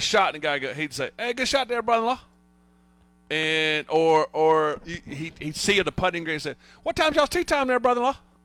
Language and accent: English; Chester, South Carolina, United States; I grew up in Chester, South Carolina.